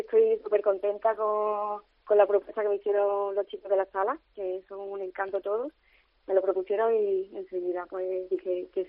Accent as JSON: {"language": "Spanish", "town": "Faraján", "region": "Andalusia", "country": "Spain", "also_born_or_lived": "Málaga", "said": "Bueno, nací en Málaga, pero vamos, que me considero de Faraján porque toda mi familia es de allí."}